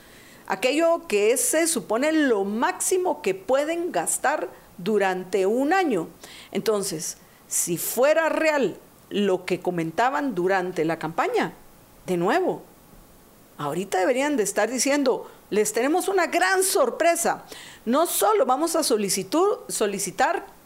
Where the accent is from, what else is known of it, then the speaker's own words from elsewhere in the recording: Guatemala; como tributaria guatemalteca